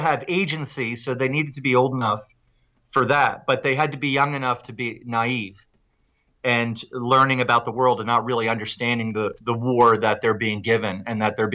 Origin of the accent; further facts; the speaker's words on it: New Jersey, United States; moved away as an adult; also born or lived in New York; now in Calgary, California, United States; I grew up in New Jersey. I lived in New York for 7 years and left soon after the World Trade Center attacks. I was married to a Canadian woman, and we moved here.